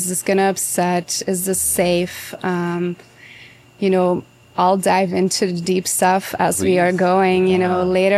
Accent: Belgium; moved away as an adult; now in United States; Yeah, it was when I was 25. I grew up in Belgium, in Europe.

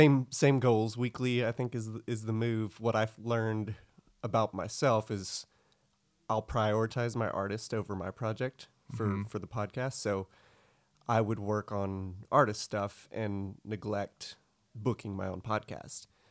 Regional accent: Lexington, Texas, United States; Yeah, I grew up in Lexington, Texas, which nobody's ever heard of. Unless they're a big barbecue connoisseur in Texas.

